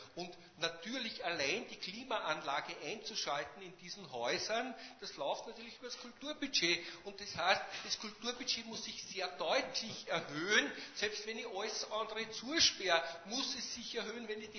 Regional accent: Linz, Upper Austria, Austria; nur an deren Namen erinnern wir uns, oder ich mich als Linzer gar nicht mehr

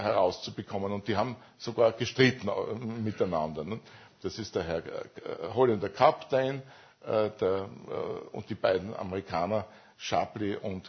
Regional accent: Graz, Styria, Austria; die Vergleichspole zwischen den beiden Keplerstädten in Österreich, also im jetzigen Österreich, Graz, meine Heimatstadt

